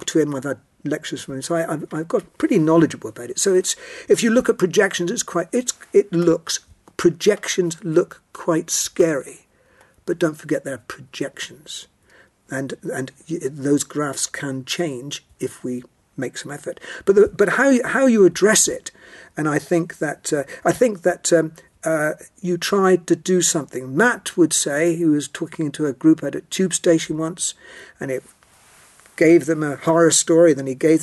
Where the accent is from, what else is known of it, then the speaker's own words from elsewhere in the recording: Bugle, South West England, United Kingdom; we came to Cornwall. I'm a Cornishman. I mean, although my mother's Greek, I was born in Bugle.